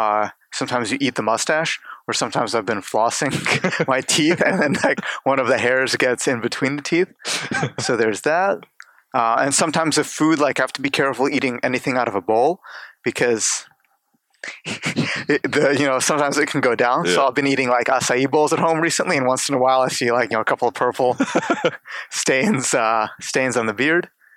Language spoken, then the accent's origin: English; Cleveland, Ohio, United States; Just to visit the family. I mean, I grew up here, so we moved here from Odessa in 92 or something like that.